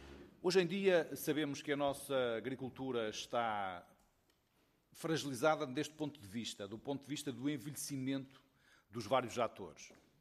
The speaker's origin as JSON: {"language": "Portuguese", "town": "Bragança", "region": "Norte", "country": "Portugal", "said": "Eu sou de Bragança, temos uma escola superior agrária"}